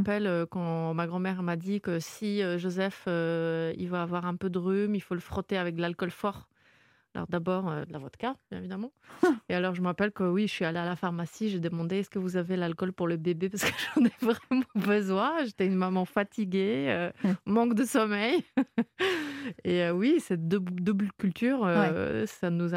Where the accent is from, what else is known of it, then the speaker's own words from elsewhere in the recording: Poland; French is a second language; now in France; Ça veut dire, moi je suis polonaise, ça fait 8 ans que je suis en France.